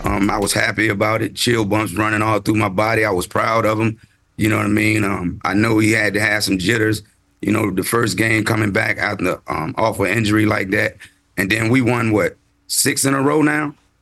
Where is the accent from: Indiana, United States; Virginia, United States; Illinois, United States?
Virginia, United States; You know, I'm from Virginia, so I used to love